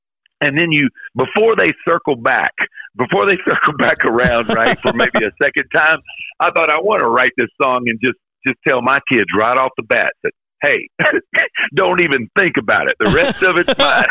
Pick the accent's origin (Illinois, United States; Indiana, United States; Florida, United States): Florida, United States; when I moved back to Florida, my home state, there was a box of letters, like 50 something letters.